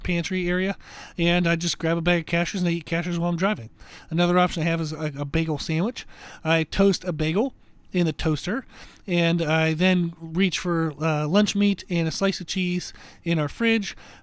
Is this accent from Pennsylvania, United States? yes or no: yes; Pennsylvania, United States; now in Rock Hill, United States; I grew up in Pennsylvania, so we had Sheetz.